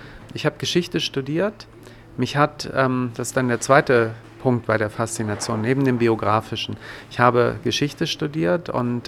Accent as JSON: {"language": "German", "country": "Germany", "said": "ich bin ja Deutscher"}